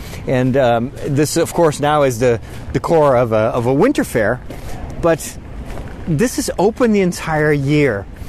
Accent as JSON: {"language": "English", "country": "Netherlands", "said": "I am from Holland. I am."}